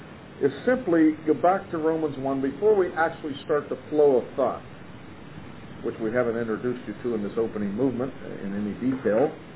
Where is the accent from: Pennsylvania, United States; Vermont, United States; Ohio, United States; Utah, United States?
Pennsylvania, United States; Pittsburgh; By the way, I grew up in Pittsburgh, that's all I'll say.